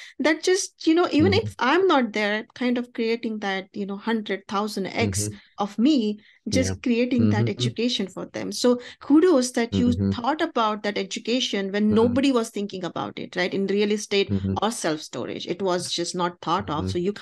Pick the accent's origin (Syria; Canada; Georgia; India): India; English is a second language; now in United States; Because I come from India